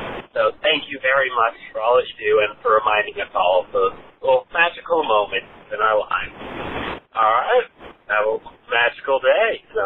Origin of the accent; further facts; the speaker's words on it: Bixby, Oklahoma, United States; I'm from Bixby, Oklahoma.